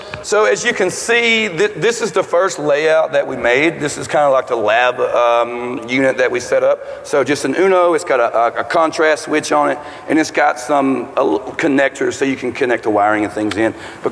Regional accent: Alabama, United States; I'm from Alabama.

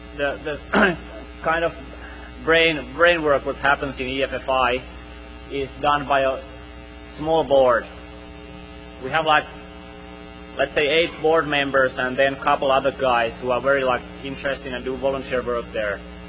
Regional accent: Finland; We're two guys from Finland who founded this organization like 2 years ago.

